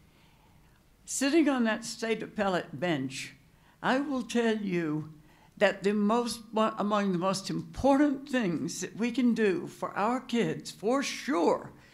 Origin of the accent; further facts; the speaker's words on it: Texas, United States; I am from Texas. I'm a retired Texas state appellate judge